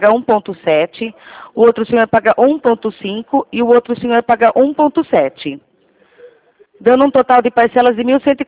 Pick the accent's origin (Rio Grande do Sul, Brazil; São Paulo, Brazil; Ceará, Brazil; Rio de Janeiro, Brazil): São Paulo, Brazil; Rio Claro; eu sou de Rio Claro